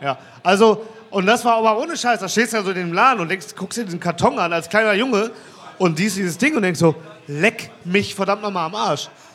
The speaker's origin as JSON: {"language": "German", "town": "Mülheim an der Ruhr", "region": "North Rhine-Westphalia", "country": "Germany", "said": "Ich komme ja, wie gesagt, aus Mühlheim, falls auch keiner weiß."}